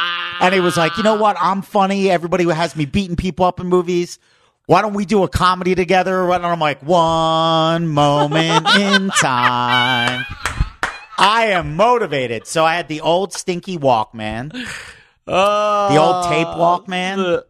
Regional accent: Pennsylvania, United States; And, bro, I grew up in suburbs of Philly. I grew up on

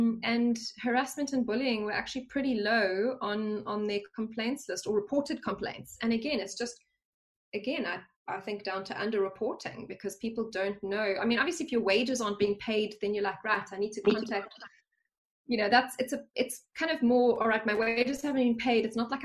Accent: South Africa; I'm South African

